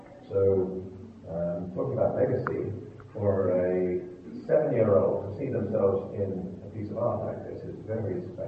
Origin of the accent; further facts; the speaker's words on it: South Africa; now in United States; When we came from South Africa, we did not bring our South African GPS with us because we would have had to put all of American maps on it.